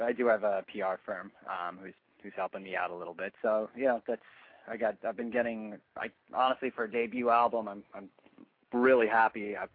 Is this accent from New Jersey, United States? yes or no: yes; New Jersey, United States; also born or lived in Namibia; Well, I moved here when I was about 10, so unfortunately, I grew up in Jersey, so that's a way to kill an accent.